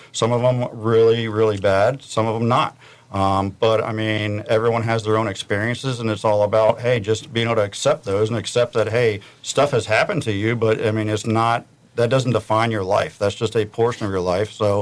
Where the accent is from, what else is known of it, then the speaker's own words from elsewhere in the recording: Vero Beach, Florida, United States; I grew up down here in Vero. I'm from here. Went to high school, so same as my wife.